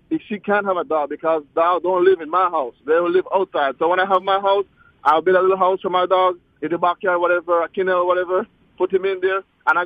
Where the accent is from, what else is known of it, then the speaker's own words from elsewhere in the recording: Belize; now in United States; I'm from the Caribbean. I'm from Belize, Central America, you know what I'm saying? And I grew up with 16 dogs, man